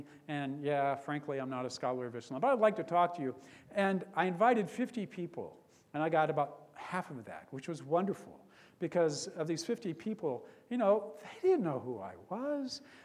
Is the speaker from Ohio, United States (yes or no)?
yes; Ohio, United States; accent: Yankee; also born or lived in Louisville, Kentucky; I was born in Louisville, and my family crossed the Great Divide into Ohio when I was 6 years old. So I talk like a Yankee, but yeah, I'm from Kentucky.